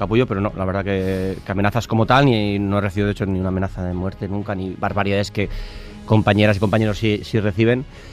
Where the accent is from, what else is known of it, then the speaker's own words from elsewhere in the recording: San Sebastián, Basque Country, Spain; yo soy de Donosti, soy de hombre de mar. O sea, yo he nadado toda mi vida.